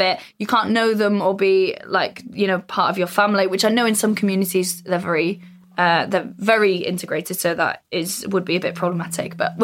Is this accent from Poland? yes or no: no; Wales, United Kingdom; But yeah, I'm from North Wales.